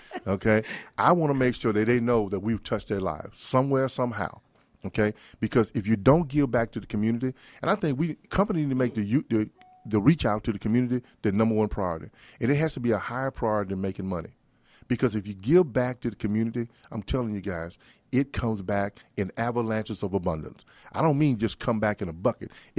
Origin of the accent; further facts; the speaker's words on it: Mississippi, United States; I grew up in Mississippi, okay? And my mom and dad didn't go past the eighth grade.